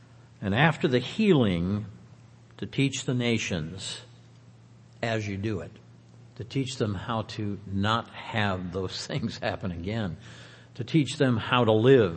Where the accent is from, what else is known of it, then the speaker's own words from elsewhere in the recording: Detroit, Michigan, United States; born there; also born or lived in Los Angeles / Denver / Chicago / New York; I realize that I've lived in Los Angeles, I've lived in Denver, I've lived in Chicago, excuse me, I was born in Detroit, and I've lived in New York.